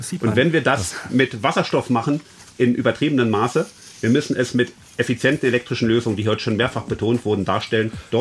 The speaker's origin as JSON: {"language": "German", "town": "Chemnitz", "region": "Saxony", "country": "Germany", "tie": "born or raised there", "said": "bei mir in meiner Heimatstadt Chemnitz"}